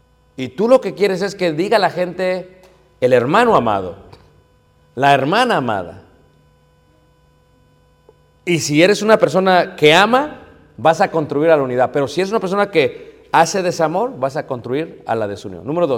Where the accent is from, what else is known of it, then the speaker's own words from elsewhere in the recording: El Salvador; imagínate aplicar a Estados Unidos como salvadoreña por asilo político